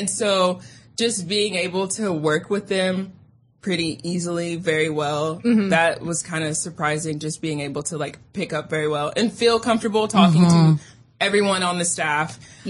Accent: Frankfurt, Hesse, Germany; I grew up in Frankfurt.

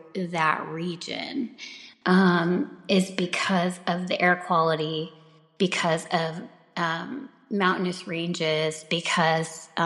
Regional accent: California, United States; now in Utah, United States; Like I remember growing up in California, I knew a lot of people that would travel to Utah because it was so easy to get guns here.

